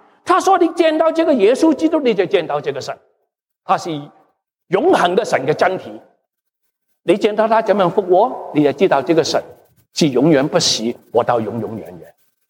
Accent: China; 英国以前骗我们中国人，卖鸦片烟给我们中国人，拿我们的黄金。

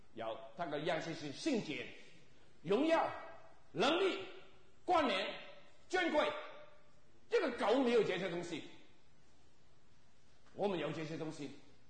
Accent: China; 哎呀呀，我们中国人要讲句说啊，我们是龙人的后裔

